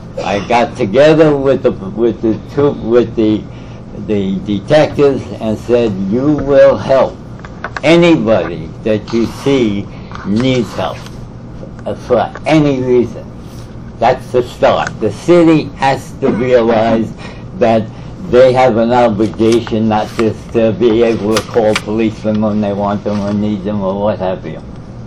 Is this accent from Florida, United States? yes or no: no; Harlem, New York, United States; I was born in Harlem. Shine shoes outside the Apollo Theater, and they used to sneak me in with them and lived a great life as a kid